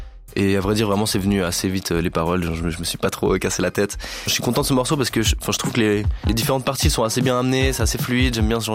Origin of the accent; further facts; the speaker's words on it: Switzerland; Donc en fait, je suis suisse, donc voilà, il y a un truc plus suisse roman, quoi, ouais.